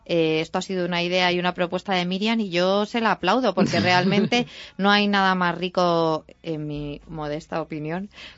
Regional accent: Madrid, Community of Madrid, Spain; A lo mejor es porque soy de Madrid

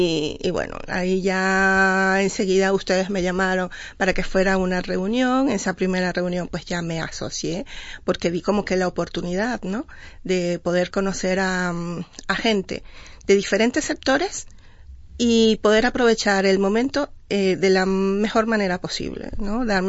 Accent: Venezuela; moved away as an adult; now in Spain; Tengo 15 años aquí en España, pero llegué en el 2002, soy abogada de formación. Y cuando llegué, bueno, trabajé en organismos públicos en Venezuela

